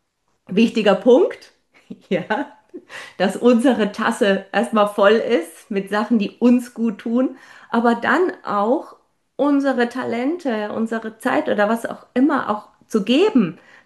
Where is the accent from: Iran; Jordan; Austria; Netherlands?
Austria; ich komme aus Österreich, da in meinem Zuhause in Österreich